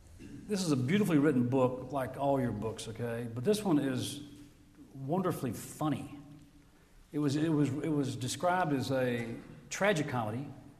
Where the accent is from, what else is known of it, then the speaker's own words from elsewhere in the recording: Mississippi, United States; And we're two kids from Mississippi.